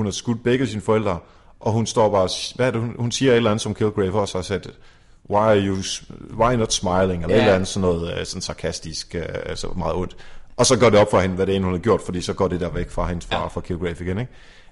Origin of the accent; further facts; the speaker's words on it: Jutland, Denmark; Nu kommer jeg selv fra Jylland, så det må jeg gerne sige.